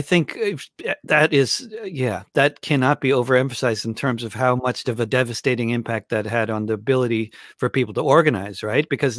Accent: Connecticut, United States; I mean, I grew up around there in Connecticut in that in general area.

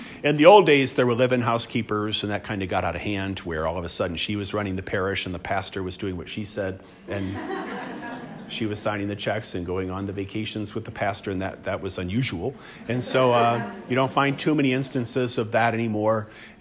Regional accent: Flint, Michigan, United States; So, you know, I am from Flint originally, and our pastor from the time I was 1 year old until I was 17 years old was Father Matthew J. Fidua, who is still alive.

